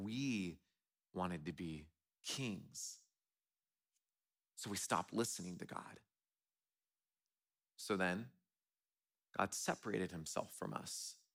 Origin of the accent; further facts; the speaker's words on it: West Coast, United States; I remember when I was younger, I grew up on the West Coast.